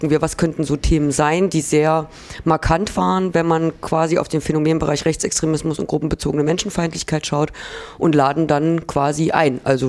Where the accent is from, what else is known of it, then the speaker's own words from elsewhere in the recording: Arnstadt, Thuringia, Germany; ich komme aus Arnstadt und habe da schon seit meiner frühen Jugend Erfahrung mit freien Wählergruppen gemacht